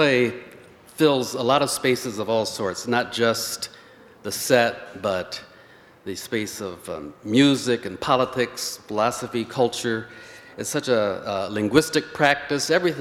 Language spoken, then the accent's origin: English; Benton Harbor, Michigan, United States; also born or lived in Chicago, Illinois; I'm another South Side Chicago native, though I grew up in Benton Harbor